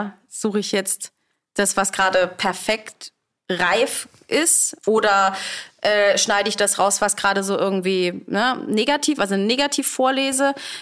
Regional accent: Rhineland-Palatinate, Germany; Hallo, wir kommen aus Rheinhessen.

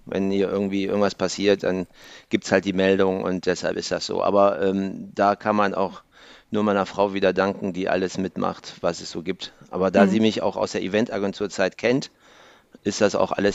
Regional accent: Mönchengladbach, North Rhine-Westphalia, Germany; Ich bin aus Mönchengladbach.

